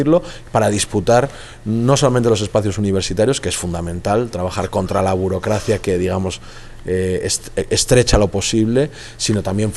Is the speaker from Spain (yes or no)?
yes; Basque Country, Spain; cuando me identificaban como vasco enseguida era una anécdota